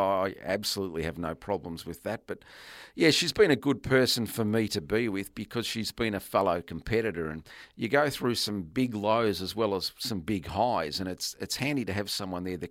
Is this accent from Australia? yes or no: yes; Ballarat, Victoria, Australia; Steve and I grew up together in Ballarat.